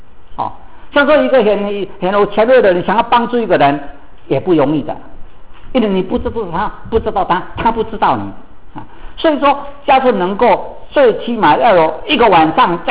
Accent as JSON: {"language": "Chinese", "country": "China", "lives_now": "United States", "said": "说我们中国人到了美国来了，因为脱离了那个家庭的关系、亲族的关系"}